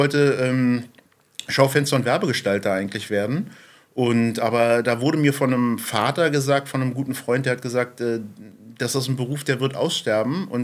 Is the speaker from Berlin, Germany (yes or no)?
yes; Berlin, Germany; now in Güstrow, Germany; Ich bin kein Güstrower, ich bin Berliner.